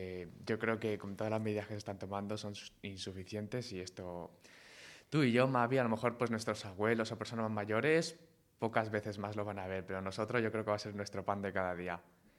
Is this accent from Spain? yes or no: yes; Spain; esto es el claro ejemplo de cómo somos los españoles.